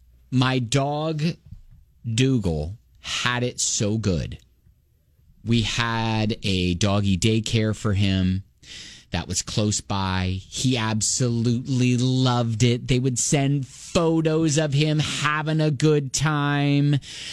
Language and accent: English; Columbus, Ohio, United States; it's this guy from my hometown of Columbus, Ohio